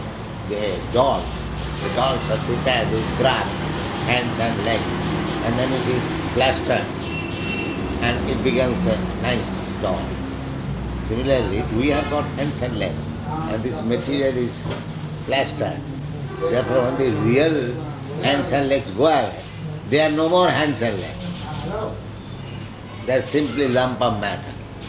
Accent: India; Indira Gandhi is Indian. I'm also Indian.

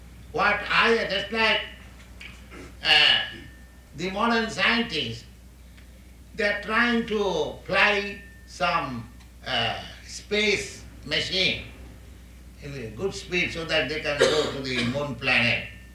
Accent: India; Why? I am an Indian, I am a foreigner. 2 or 3 years ago, I was not known to them, not they were known to me.

